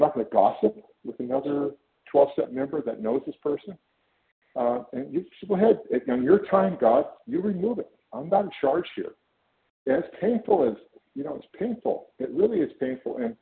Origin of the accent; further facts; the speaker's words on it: California, United States; I'm from California.